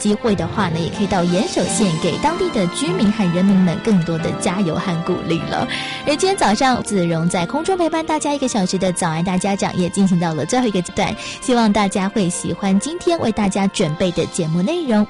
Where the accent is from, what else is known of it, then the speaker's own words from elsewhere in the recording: Taiwan; 但是呢，我觉得我们台湾人跟日本人一样哦，都有非常坚毅的精神